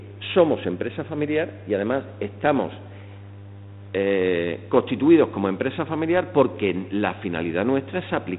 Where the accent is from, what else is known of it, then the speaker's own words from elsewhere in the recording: Córdoba, Andalusia, Spain; yo soy cordobés, por tanto andaluz, tengo despacho además de Madrid, en Córdoba y en Málaga